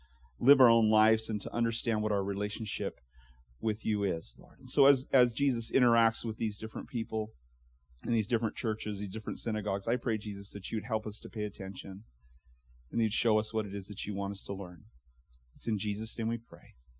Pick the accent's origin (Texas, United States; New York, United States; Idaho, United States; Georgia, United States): Idaho, United States; Emmett; You know, when you tell people, "I'm from Emmett," they're like, "Where's that?" "Oh, it's north of Boise."